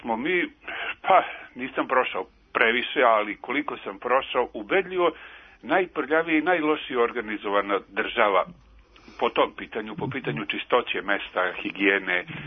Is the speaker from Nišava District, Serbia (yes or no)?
yes; Niš, Nišava District, Serbia; ovdje kod nas, ja sam znači iz Niša